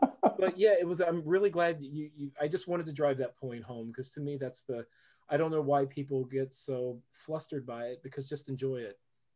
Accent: Florida, United States; And I grew up in Florida. We didn't have wine on the table. It just wasn't part of what my family did.

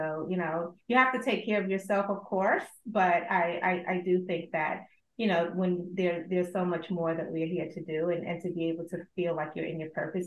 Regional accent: North Carolina, United States; also born or lived in Brooklyn, New York; I was born in Brooklyn, but at 6 months, my mom, who was a teacher, and at that time a single parent, sort of shipped me to North Carolina, which is common in those days.

